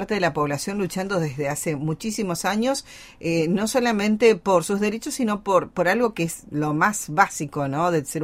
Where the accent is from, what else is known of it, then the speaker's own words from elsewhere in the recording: Argentina; nos consternaron como argentinos, como hermanos argentinos.